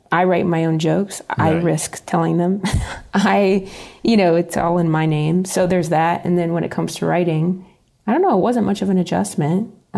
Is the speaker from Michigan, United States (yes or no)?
no; Ohio, United States; I grew up in Ohio